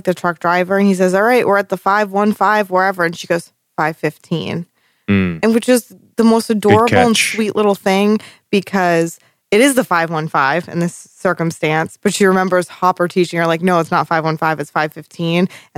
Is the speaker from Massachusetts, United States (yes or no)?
yes; Boston, Massachusetts, United States; Listen, I try my best, okay? I'm from Boston. I can't pronounce much very well.